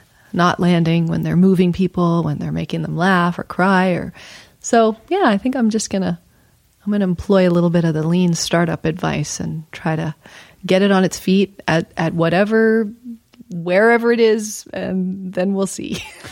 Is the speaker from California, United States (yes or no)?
no; Houston, Texas, United States; born there; I know I was born in Texas, Houston, Texas, and that my mom had to have me all by herself in the room